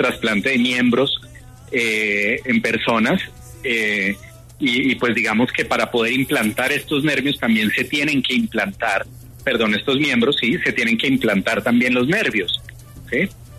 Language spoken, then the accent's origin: Spanish; Colombia; Realmente tenemos que concientizarnos como colombianos de la necesidad de los trasplantes.